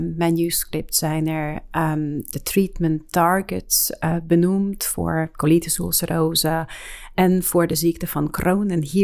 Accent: Hungary; now in Netherlands; ik werk in het Amsterdam UMC sinds 2017. Ik kom oorspronkelijk uit Hongarije.

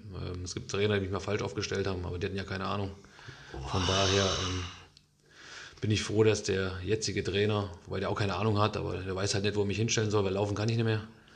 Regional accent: Niedervorschütz, Hesse, Germany; Ich bin in Niedervorschütz geboren, beziehungsweise bin da aufgewachsen das ist mein Heimatverein.

